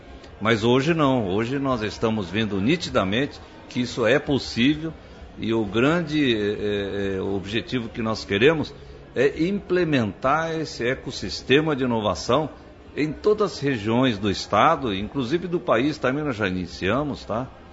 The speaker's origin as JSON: {"language": "Portuguese", "town": "Londrina", "region": "Paraná", "country": "Brazil", "said": "eu sou de Londrina, sou agrônomo"}